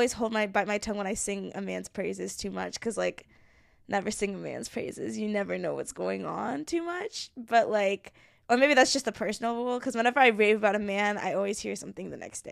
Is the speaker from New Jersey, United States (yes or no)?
yes; New Jersey, United States; I was a Giants fan for a little bit when I, because I came from North Jersey. was a Giants and a Yankees fan, which I know, like, it's weird, but, like, that's just where I was coming from. Like, I was a North Jersey person.